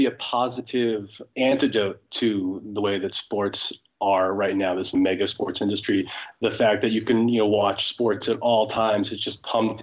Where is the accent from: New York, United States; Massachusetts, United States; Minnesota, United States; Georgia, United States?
New York, United States; Brooklyn; I grew up in Brooklyn, and you walk down any street and there'd be kids inventing their own games